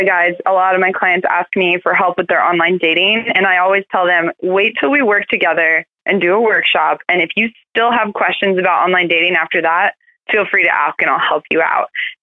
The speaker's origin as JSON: {"language": "English", "region": "California", "country": "United States", "tie": "born or raised there", "said": "Yeah, I grew up in the Bay."}